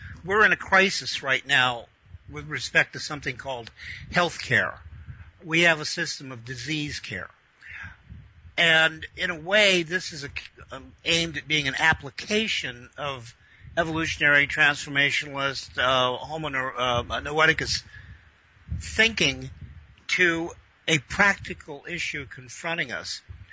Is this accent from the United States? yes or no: yes; California, United States; I might add, I grew up in Northern California.